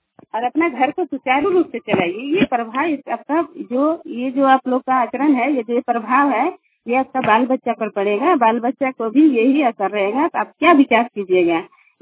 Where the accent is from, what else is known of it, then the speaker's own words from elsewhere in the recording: Amgawan, Jharkhand, India; मैं ग्राम आमगांवा प्रखंड सिमरिया जिला चतरा का रहने वाली हूँ